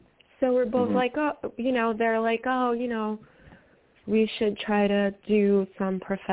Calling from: New York, United States; I'm in New York.

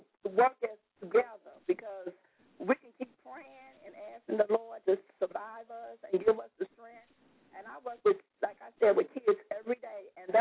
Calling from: Cincinnati, Ohio, United States; from Cincinnati, Ohio.

